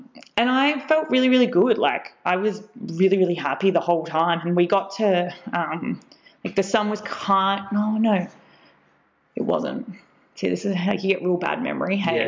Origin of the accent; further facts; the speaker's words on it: Gold Coast, Queensland, Australia; So I was like, I'm from the Gold Coast. Like, I have heat in my favor.